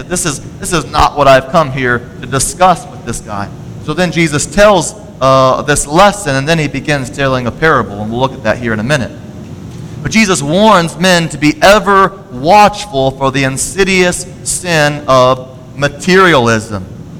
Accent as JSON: {"language": "English", "region": "Florida", "country": "United States", "tie": "born or raised there", "said": "but I grew up in Florida, and so we swam in the beaches all the time"}